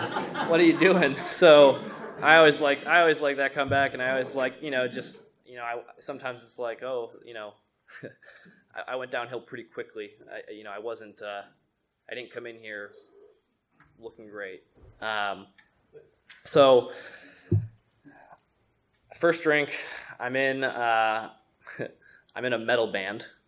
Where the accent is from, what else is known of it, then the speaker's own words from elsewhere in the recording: Wisconsin, United States; So I grew up in Wisconsin my whole life. If you're familiar at all, like it's near Milwaukee